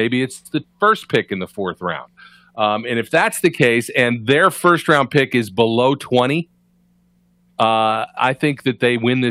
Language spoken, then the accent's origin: English; Ohio, United States; even though I'm from Ohio, I tend to be from Missouri when I'm talking about things that I need to see.